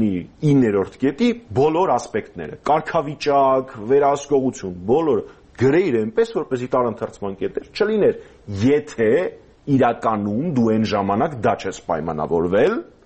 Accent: Armenia; ծնվել եմ եւ մեծացել եմ Հայաստանում

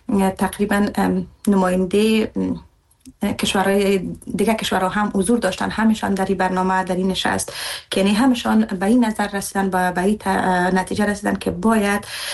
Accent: Afghanistan; ما زنان افغانستان و که در بیرون از افغانستان هستیم

